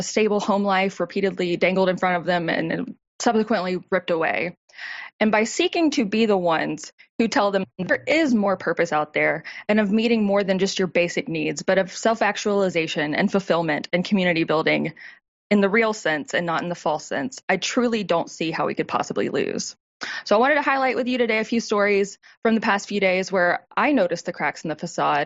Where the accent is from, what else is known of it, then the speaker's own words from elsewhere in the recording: Alabama, United States; I'm sure I'm saying that wrong, I'm from Alabama, that's my right.